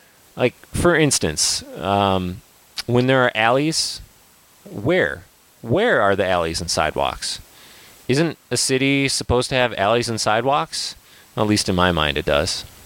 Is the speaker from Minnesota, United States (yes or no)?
yes; St. Paul, Minnesota, United States; also born or lived in Madison, Wisconsin; now in -; I grew up in St. Paul, Minnesota, in a traditional family where I was the youngest of two kids.